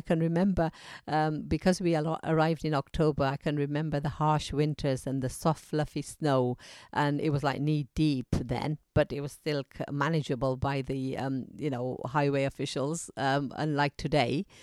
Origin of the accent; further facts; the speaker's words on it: Gujarat, India; now in Gloucester, United Kingdom; We come from the Gujarat state, which is about 3-4 hours drive from Mumbai in India.